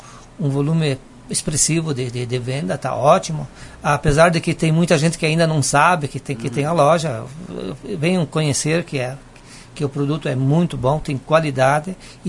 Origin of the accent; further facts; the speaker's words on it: Constantina, Rio Grande do Sul, Brazil; also born or lived in Sarandi; Eu sou natural de Constantina